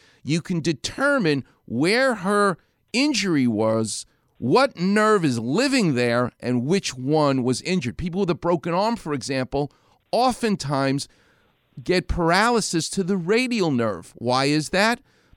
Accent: New York, United States; And I'm going to tell you, and that's because I'm a New Yorker, which is in me.

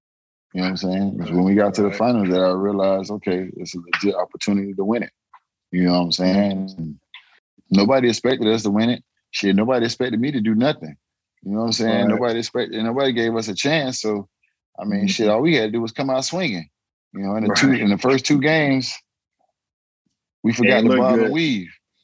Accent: Miami, Florida, United States; Nah, growing up in Miami, man, and it was sad because, you know what I'm saying?

